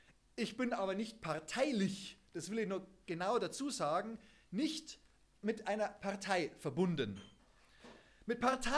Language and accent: German; Munich, Bavaria, Germany; das war in München, wo ich herkomme.